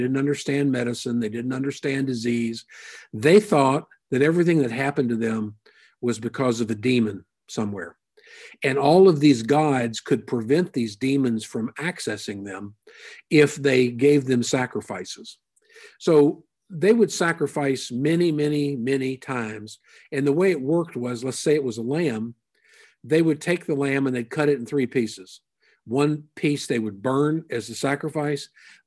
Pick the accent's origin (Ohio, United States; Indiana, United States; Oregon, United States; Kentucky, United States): Kentucky, United States; I know Vicki and I grew up in Kentucky, and other than fast horses and beautiful women, there's a couple of other things that Kentucky's known for.